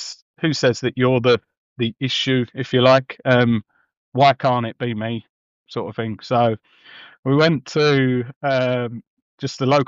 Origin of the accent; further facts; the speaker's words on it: South East England, United Kingdom; now in Carlisle, United Kingdom; So, like you say, I'm living my trade up in Carlisle now. I'm from Kent originally.